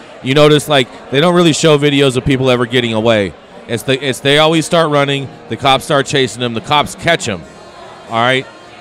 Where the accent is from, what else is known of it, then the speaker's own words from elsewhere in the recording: Pittsburg, California, United States; Bay Area. I grew up in the Bay Area. I grew up in Pittsburgh. It's probably about 30 minutes east of Oakland.